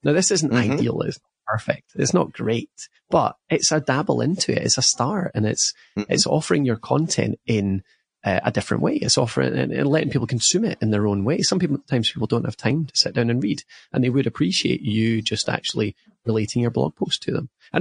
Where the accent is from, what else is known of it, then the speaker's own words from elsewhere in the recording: Scotland, United Kingdom; now in United States; I'm a Scotsman in America